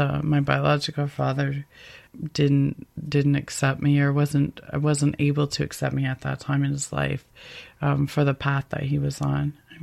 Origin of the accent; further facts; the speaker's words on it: Toronto, Ontario, Canada; moved away as an adult; being born and raised in Toronto and moving when I was 22